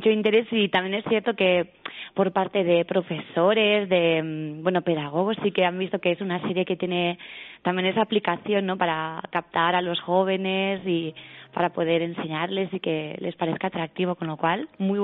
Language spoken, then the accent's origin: Spanish; Bellpuig, Catalonia, Spain; born there; now in Segovia, Spain; yo nací en Lérida, en un pueblecito en Bellpuig. Pero ya llevo aquí 30 años y estoy, vamos, cada día más enamorada de Segovia.